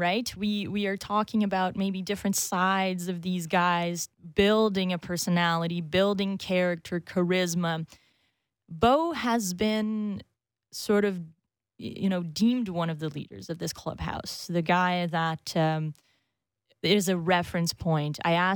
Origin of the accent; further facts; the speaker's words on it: Brazil; English is a second language; And I'm from Brazil